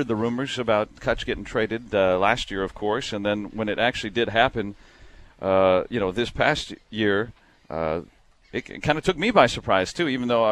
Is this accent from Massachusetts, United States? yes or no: no; Detroit, Michigan, United States; Well, I grew up in Detroit